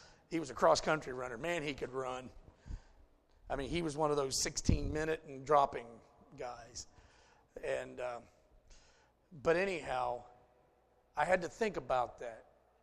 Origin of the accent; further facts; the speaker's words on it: United States; You know, I come from Podunk, Morrow County. You know, wasn't nothing happening back then. You know, it's like I'm just a little white boy from Styx in Morrow County.